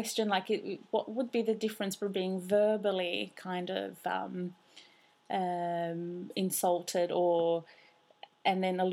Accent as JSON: {"language": "English", "town": "Melbourne", "region": "Victoria", "country": "Australia", "tie": "born or raised there", "said": "I'm Greek from Melbourne, surprise, surprise, and the book's actually based in Northcote, which is where I'm"}